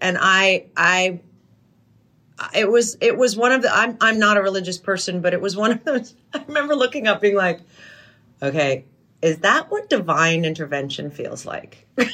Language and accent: English; New Hampshire, United States; also born or lived in Europe / New York; I grew up in Europe and New York and New Hampshire.